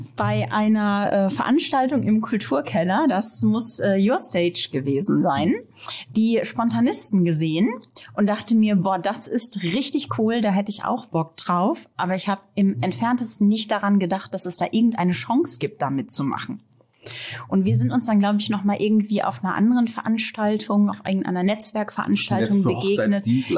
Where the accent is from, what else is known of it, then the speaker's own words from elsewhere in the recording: Münster, North Rhine-Westphalia, Germany; born there; Ja, also geboren bin ich in Münster, in Westfalen.